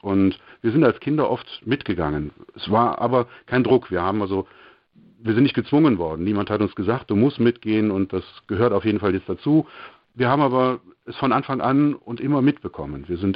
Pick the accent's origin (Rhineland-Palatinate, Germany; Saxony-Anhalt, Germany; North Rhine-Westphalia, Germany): North Rhine-Westphalia, Germany; Eilendorf; Ich bin Baujahr 1970 und bin getauft und aufgewachsen in Eilendorf. Eilendorf ist ein kleiner Vorort von Aachen.